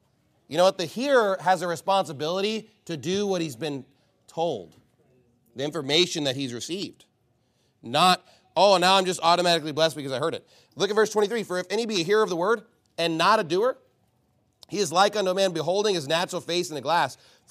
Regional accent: Texas, United States; I'm an American. I'm a Texan.

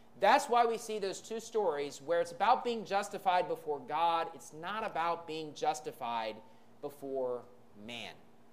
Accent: United States; now in Philippines; Look, I love the United States. I grew up in the United States.

